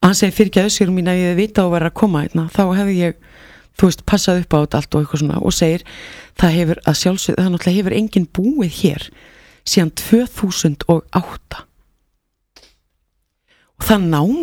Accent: Southern Peninsula, Iceland; það samið af … úr mínum heimabæ, bænu sem ég bý

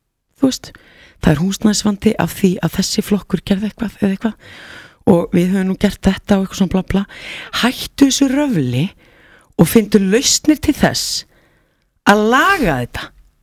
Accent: Southern Peninsula, Iceland; það samið af … úr mínum heimabæ, bænu sem ég bý

